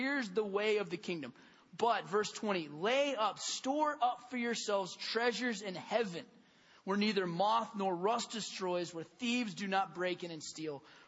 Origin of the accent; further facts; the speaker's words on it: United States; And living in America and growing up in America, we've heard the American dream, which in a lot of ways is the American lie.